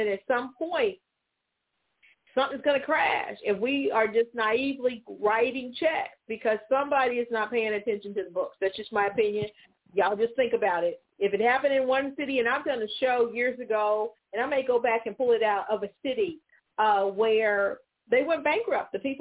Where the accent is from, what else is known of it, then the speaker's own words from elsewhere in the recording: Memphis, Tennessee, United States; I grew up in Memphis